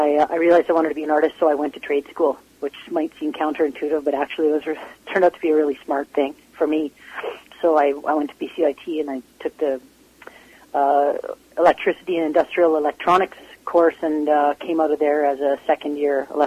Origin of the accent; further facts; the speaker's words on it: Yukon, Canada; also born or lived in Nanaimo / Vancouver; But it would be more accurate to say I grew up in the Yukon, although there are several.